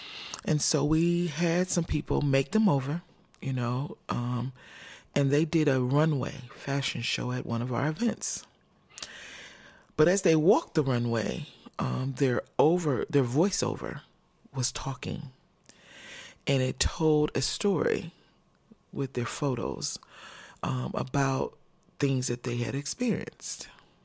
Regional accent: Fort Wayne, Indiana, United States; I grew up in Fort Wayne urban area.

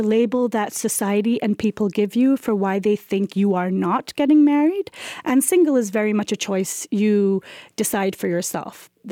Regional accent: Pakistan; I grew up in what is known as the English medium system. So my education was in English, and I was a student of British literature. So everything I read was pretty much British literature. I came very late to literature of Pakistan, indigenous literature

